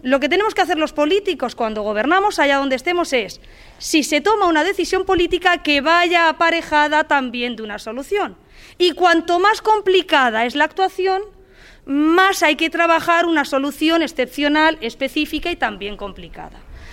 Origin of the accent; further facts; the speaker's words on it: Cartagena, Region of Murcia, Spain; como ciudadana de Cartagena, como una persona de pueblo donde he visto a la gente de mi tierra, a los agricultores, trabajar